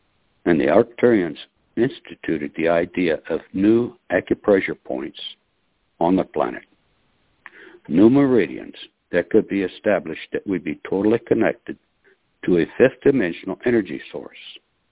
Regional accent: Oklahoma, United States; Good evening. … from Oklahoma, and this is January the 15th.

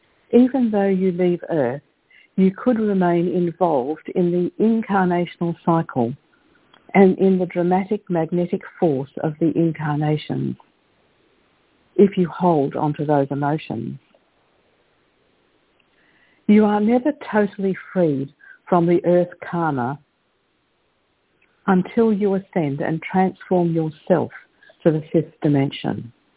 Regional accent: Perth, Western Australia, Australia; from Perth in Western Australia

